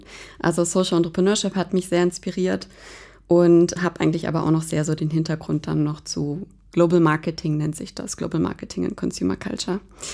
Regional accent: Kiel, Schleswig-Holstein, Germany; Also ich bin genau in Kiel aufgewachsen und habe hier Abitur gemacht.

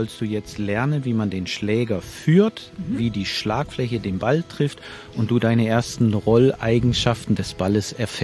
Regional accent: Northern Germany, Germany; also born or lived in Canada; now in Freiburg, Germany; Ursächlich in Kanada geboren, Norddeutschland aufgewachsen, Freiburger Bobbele, der jetzt mit 35 Jahren in Freiburg lebend

